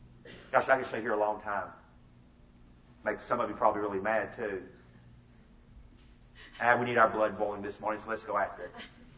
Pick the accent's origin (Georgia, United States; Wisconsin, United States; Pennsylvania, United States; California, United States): Georgia, United States; I first voted, and that was in 1976 as a Georgian who voted against Jimmy Carter. Amen. And he was, I'm from Georgia.